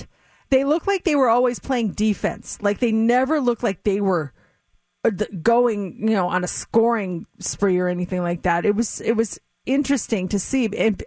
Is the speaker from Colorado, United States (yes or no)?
yes; Denver, Colorado, United States; I'm focusing on basketball because my hometown team is doing very well, the Denver Nuggets.